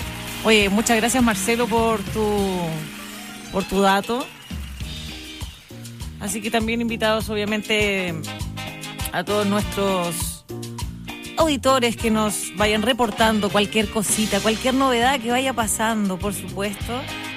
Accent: Chonchi, Los Lagos, Chile; porque no somos gente de nada, somos de Chonchi.

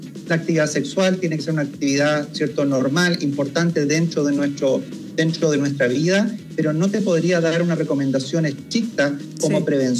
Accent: Chile; como médico chileno

